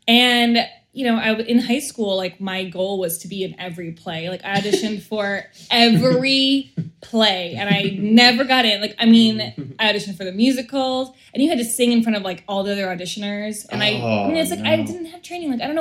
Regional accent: Evanston, Illinois, United States; Yeah. I'm from Chicago. I grew up in Evanston, where Northwestern University is.

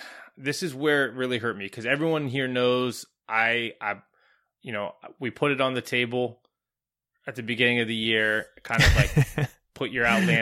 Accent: Washington, District of Columbia, United States; also born or lived in Orlando; The DC United, my hometown team, got in.

